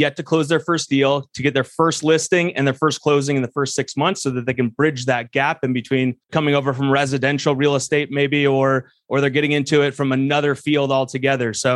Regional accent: Denver, Colorado, United States; I came from Denver, Colorado.

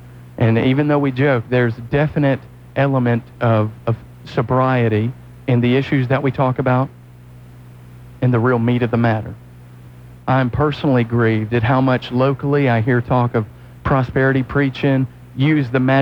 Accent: Southern United States, United States; I heard about Jesus, and I grew up in the Bible Belt, and I put up with all the stand-up, sit-down, and hymn singing

